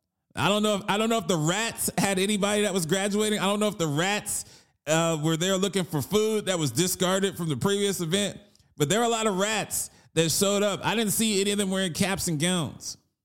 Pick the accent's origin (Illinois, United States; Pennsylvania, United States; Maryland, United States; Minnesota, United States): Maryland, United States; Baltimore; I grew up in Baltimore. I know what a rat is.